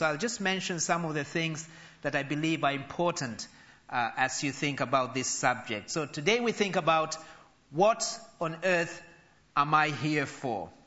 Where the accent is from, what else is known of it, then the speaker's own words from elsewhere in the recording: Kenya; now in North Harrow, United Kingdom; having come over from Kenya, which is my home country.